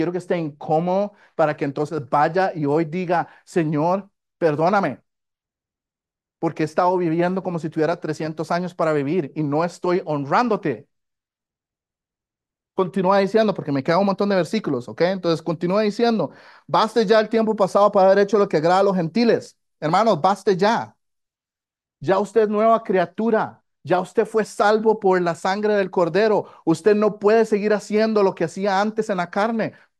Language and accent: Spanish; Costa Rica; porque los que somos ticos queremos más gallo pinto